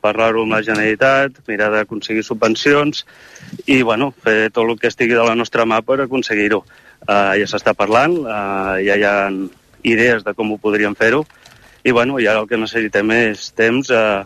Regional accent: Riu de Cerdanya, Catalonia, Spain; jo sóc nascut de Riu i bueno, he criat també.

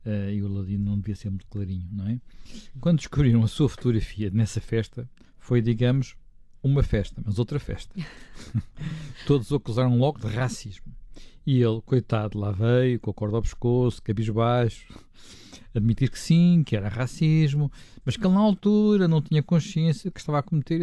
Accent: Portugal; sou caucasiano, isso não tenho dúvidas. Portanto, sou suspeito de racismo, até prova em contrário. Portanto, como nasci em Portugal, sou português.

